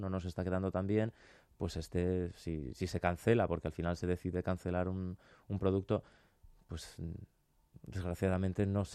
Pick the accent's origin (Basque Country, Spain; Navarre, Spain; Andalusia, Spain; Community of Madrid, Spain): Basque Country, Spain; Bilbao; que opera en Bilbao, que es la ciudad de la que yo soy nativo